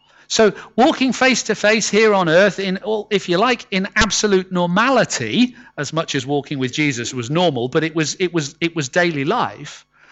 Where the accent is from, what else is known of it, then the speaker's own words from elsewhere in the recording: North West England, United Kingdom; moved away as an adult; now in England; I was driving over from, I grew up in the Northwest, and I was driving over here to the east of the country to my year out place. I was 18 years old